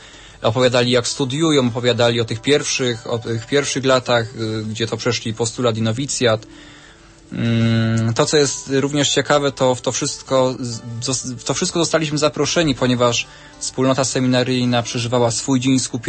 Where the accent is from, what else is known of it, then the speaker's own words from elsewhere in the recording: Lesser Poland, Poland; Ja jestem z okolic Krakowa